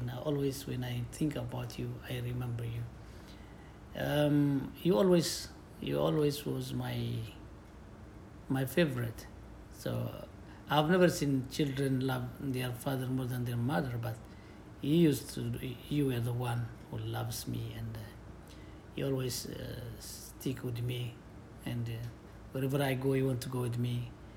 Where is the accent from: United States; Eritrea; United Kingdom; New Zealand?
Eritrea; Asmara, Maekel; born there; English is a second language; My country is Eritrea in East Africa, Eritrea, and I was born in Asmara, capital city.